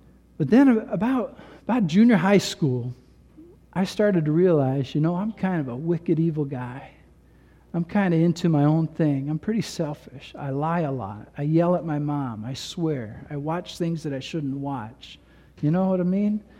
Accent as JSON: {"language": "English", "region": "New York", "country": "United States", "said": "Maybe went down to Richmond, or we came from New York State, go to Albany, and people stand on the steps of the Capitol"}